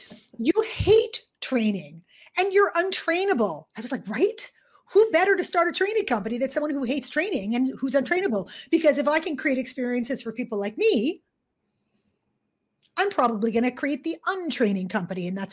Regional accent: Canada; moved away as an adult; now in United Kingdom; I moved to the UK from Canada

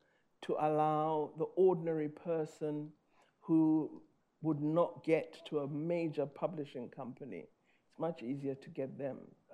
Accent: South Africa; Well, you know, as a South African, I'm very used to barriers.

